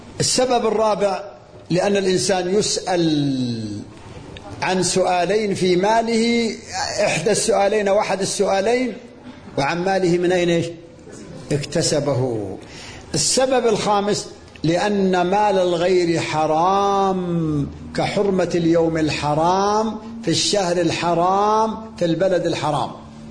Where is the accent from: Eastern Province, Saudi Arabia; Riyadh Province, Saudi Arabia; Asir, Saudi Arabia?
Asir, Saudi Arabia; Abha; عندنا في أبها الشباب 25